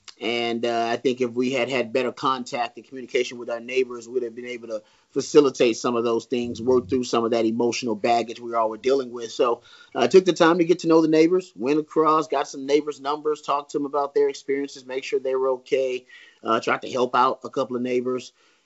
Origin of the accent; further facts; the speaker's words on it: Texas, United States; I'm a Texan and I chose Austin as a home for a reason